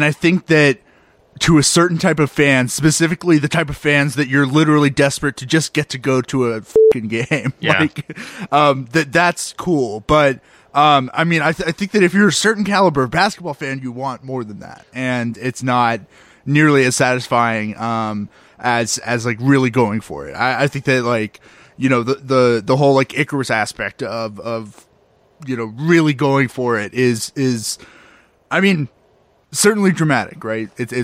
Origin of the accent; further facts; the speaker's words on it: Dallas, Texas, United States; I'm a little bit jealous. I'm from Dallas. I'm not going to, like, see something like that with the 76ers.